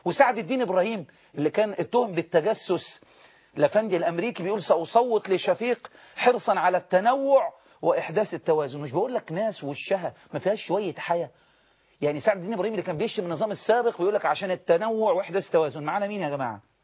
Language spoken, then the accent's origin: Arabic; Egypt; لا يا فندم، عندنا في مصر هنا بس التكويش